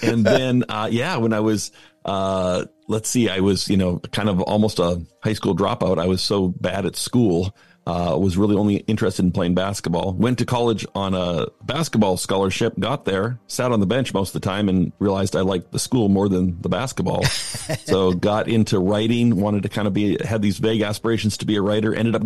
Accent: Canada; accent: Canadian; moved away as an adult; now in United States; Although I've been south of the border now for like 23 years. And so when I go home, they say I sound like a southern politician because I've completely lost my Canadian accent. So I grew up in Canada

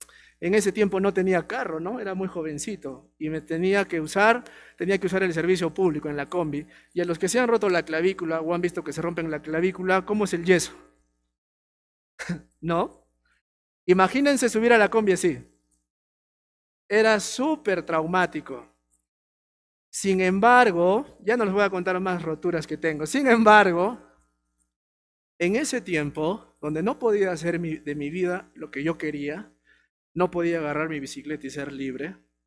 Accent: Arequipa, Peru; Ya, pero yo como arequipeño quería dejar Arequipa bien, ¿no?

